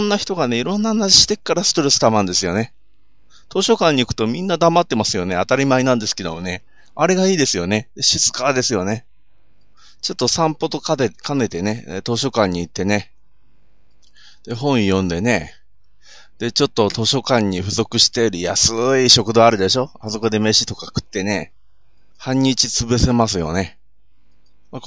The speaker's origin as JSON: {"language": "Japanese", "town": "Sapporo", "region": "Hokkaido", "country": "Japan", "tie": "born or raised there", "said": "まあ私今こう札幌なんですけども、まあ私の地元なんですけどもね"}